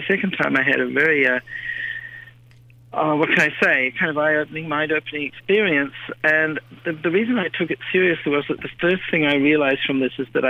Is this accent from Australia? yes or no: no; New Zealand; Well, I grew up in New Zealand, and you might be able to tell that from my accent.